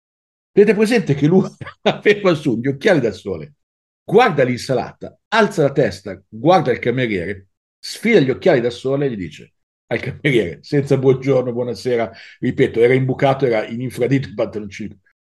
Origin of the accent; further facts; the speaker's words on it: Milan, Lombardy, Italy; da milanese, proprio mi è uscita la frase tipica da milanese